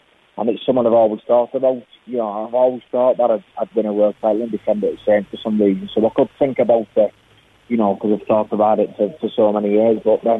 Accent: St Helens, North West England, United Kingdom; we're born and bred on rugby league growing up in St Helens.

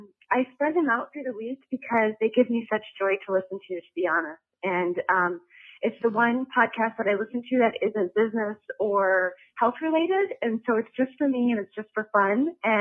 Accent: Illinois, United States; I'm from Illinois

